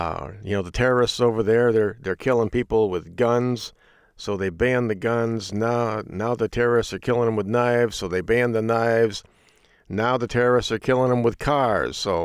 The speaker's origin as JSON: {"language": "English", "country": "United Kingdom", "said": "Oh boy, this is a day to be ashamed of being a Brit."}